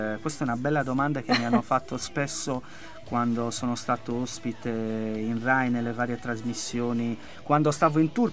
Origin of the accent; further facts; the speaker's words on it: Sardinia, Italy; accent: Sardinian; la mia Sardegna, il mio accento inconfondibile che rispecchia un po' la bellezza di quest'isola